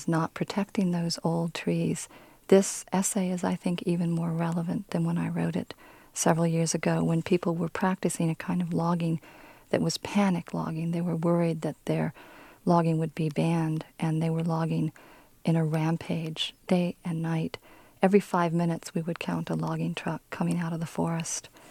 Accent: Oregon, United States; I was raised the in the Pacific Northwest in Oregon, between the border of Oregon and California in the Plumas National Forest.

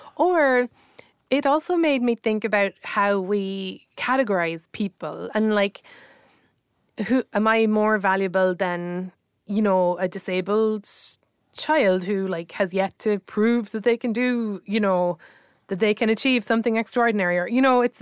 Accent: Ireland; I'm sure it's probably from being Irish

